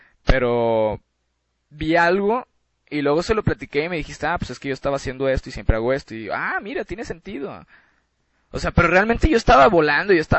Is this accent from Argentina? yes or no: no; Monclova, Coahuila, Mexico; Uno en Chihuahua y uno en Monclova, que es de donde yo vengo.